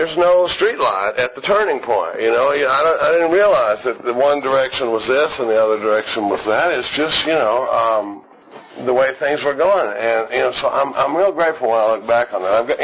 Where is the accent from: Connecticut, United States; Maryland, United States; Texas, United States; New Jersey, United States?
Texas, United States; Austin; he was from St. Paul, Minnesota, and I was from Austin